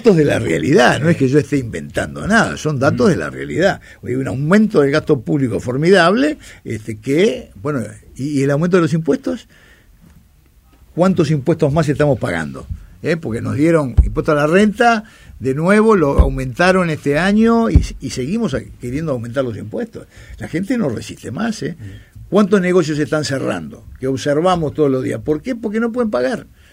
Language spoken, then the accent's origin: Spanish; Colonia Suiza, Colonia, Uruguay; para mi pueblo, Colonia Suiza, que también cerraron dos fuentes de trabajo muy importantes.